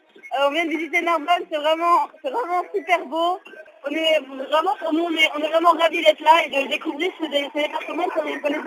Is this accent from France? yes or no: no; England, United Kingdom; French is a second language; on est bien plus content d'apprendre des autres pays que de montrer qu'on vient d'Angleterre